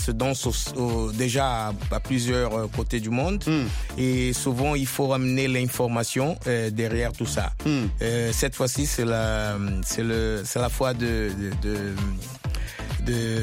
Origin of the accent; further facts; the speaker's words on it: Brazzaville, Republic of the Congo; born there; Oui, oui, je suis né au Congo-Brazzaville, à 52 ans derrière.